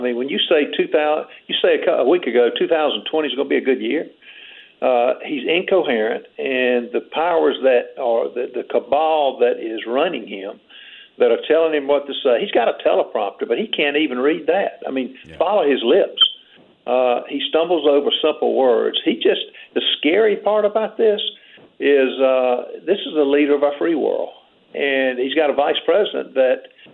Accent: South Carolina, United States; South Carolina, my home state

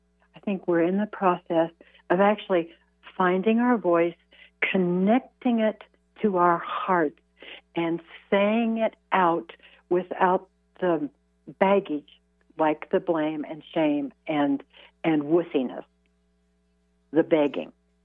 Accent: Midwest, United States; born or raised there

